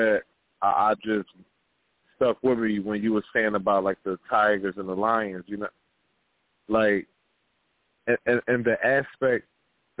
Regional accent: Philadelphia, Pennsylvania, United States; I'm from North Philly, you know what I'm saying? Like, I'm from North.

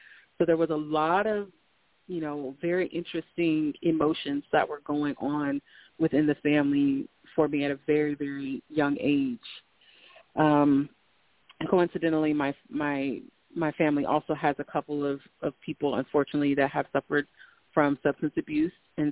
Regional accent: United States; And I am African American, and for those of you who are aware of the cultural significance

